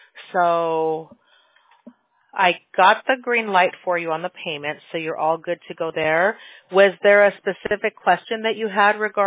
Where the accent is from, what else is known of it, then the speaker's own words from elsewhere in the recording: Illinois, United States; Yeah, I grew up in the Midwest too, in the northwest suburbs of Chicago.